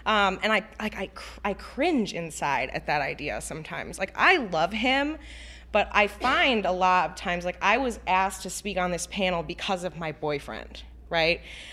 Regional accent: Chicago, Illinois, United States; moved away as an adult; especially because I moved to another state. I'm originally from Chicago. I moved to Kentucky for love, right?

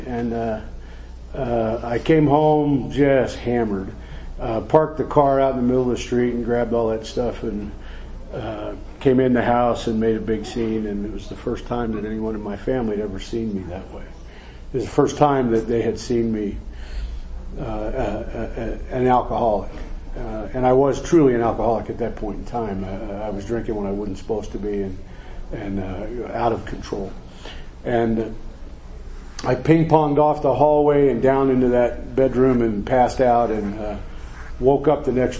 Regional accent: Scottsdale, Arizona, United States; And I grew up in Scottsdale. My dad was a bartender. My mother was a waitress.

